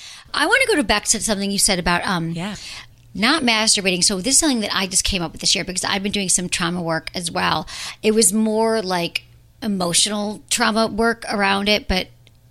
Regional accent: Michigan, United States; accent: Michigan; or how could, pot with my Michigan accent.

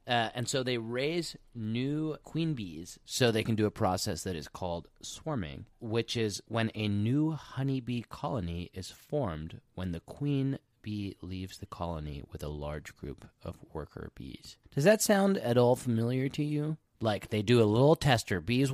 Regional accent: United Kingdom; I think it's probably not going to be clear for the listeners of this podcast that I'm actually a British

